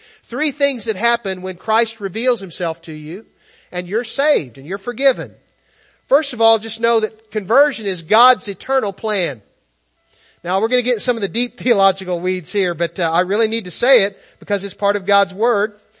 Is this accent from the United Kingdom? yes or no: no; United States; I grew up in America, so I'm chosen.